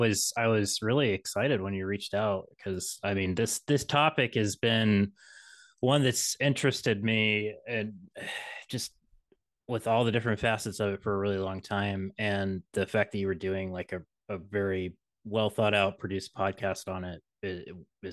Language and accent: English; West Virginia, United States; even though I grew up in West Virginia, I didn't grow up in a coal mining family, but coal is not just a job in West Virginia.